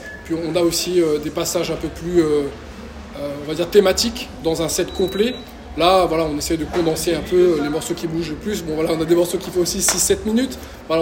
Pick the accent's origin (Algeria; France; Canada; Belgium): France; Réunion; Parce que moi, je suis de La Réunion, évidemment.